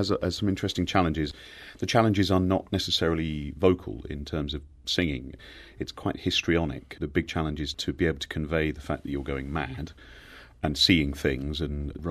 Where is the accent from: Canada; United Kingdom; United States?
United Kingdom; England; born there; now in Scotland, United Kingdom; No, I was born in England. I live in Scotland.